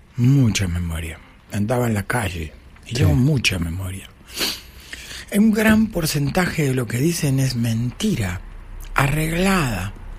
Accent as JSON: {"language": "Spanish", "region": "Buenos Aires", "country": "Argentina", "tie": "born or raised there", "said": "Yo iba, cuando era chico, acá mismo, en Gallo, sí, entre Charcas."}